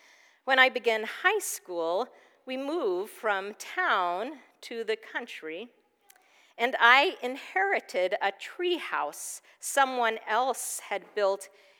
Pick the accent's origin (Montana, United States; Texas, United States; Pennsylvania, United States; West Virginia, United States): Texas, United States; In my early childhood, growing up in East Texas, I was always impressed with the variety and largeness of trees compared to my small stature as a child.